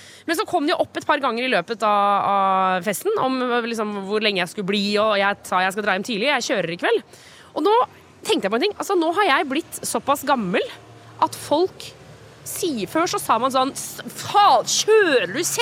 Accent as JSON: {"language": "Norwegian", "region": "Eastern Norway", "country": "Norway", "tie": "born or raised there", "said": "for jeg som vokste opp på Østlandet kjente sånn, den der svær, liksom"}